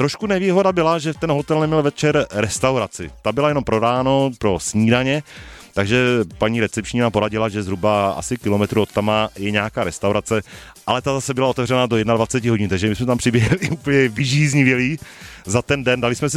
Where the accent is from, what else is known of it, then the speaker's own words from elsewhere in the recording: Ostrava, Moravian-Silesian Region, Czechia; říkáme paní, že prostě jsme z Ostravy, nemáme kde bydlet